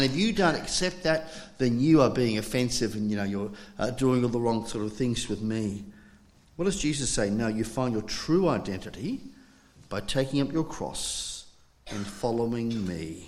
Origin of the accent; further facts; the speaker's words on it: Scotland, United Kingdom; born there; I was born in Scotland. I've been back a few times to talk to the family.